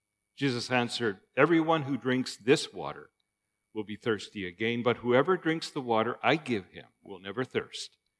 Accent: Chilliwack, British Columbia, Canada; moved away; I grew up in the Fraser Valley in East Chilliwack, left there 50 years ago, and came back after 50 years to find the place very much changed.

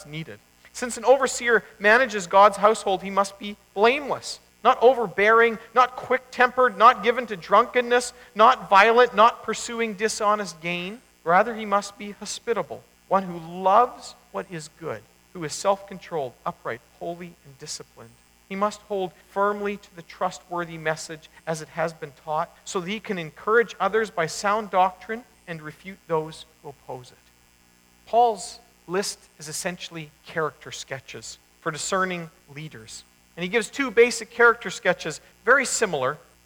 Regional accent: Elm Creek, Manitoba, Canada; Where I grew up in Elm Creek, there, multicultural was, you came from a different group of Mennonites. That really wasn't very multicultural, but, there were a few French-speaking people as well.

